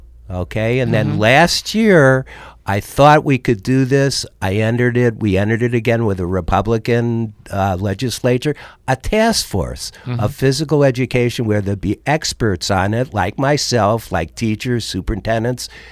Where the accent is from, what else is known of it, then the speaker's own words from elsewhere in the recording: New York, United States; I was brought up in New York and we played until you couldn't even see.